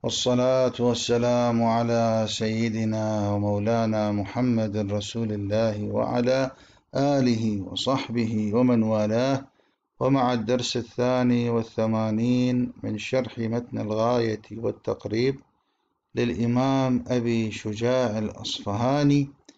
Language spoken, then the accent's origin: Arabic; Iraq; نحن عندنا في العراق بلدنا تكثر فيه البطالة